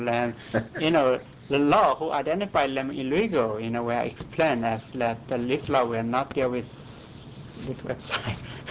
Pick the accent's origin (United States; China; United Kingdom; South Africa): China; I was born in China and I grew up there, and I want to work there for public health issues